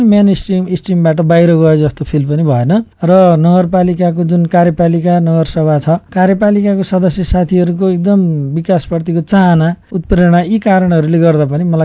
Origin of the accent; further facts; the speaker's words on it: Aandhikhola, Gandaki Province, Nepal; मेरो मौलिक गाउँ जहाँ म जन्मे हुर्केको स्याङ्जा जिल्लाको आँधीखोला गाउँपालिका, हालको पहिलेको चिलाउनेवास गाउँपालिका, गाउँ विकास समिति